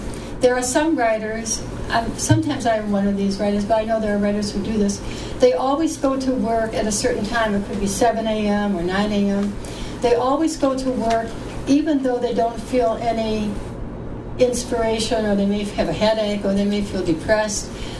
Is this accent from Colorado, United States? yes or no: no; New Jersey, United States; I'm actually so happy to be here, partly because I'm really from New Jersey. It's like minus one, minus 14 with the wind.